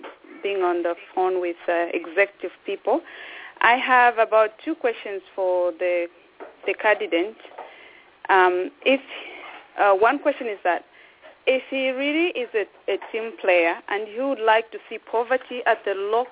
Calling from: Ottawa, Ontario, Canada; I'm calling from Canada, Ottawa.

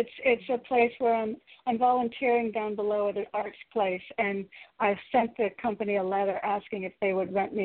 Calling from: Connecticut, United States; again from Connecticut.

